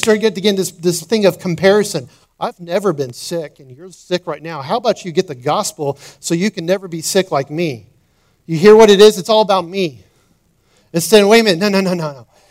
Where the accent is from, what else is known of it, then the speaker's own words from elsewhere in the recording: United States; born there; I was born in America, so my purpose must have been to be born in America and to be blessed.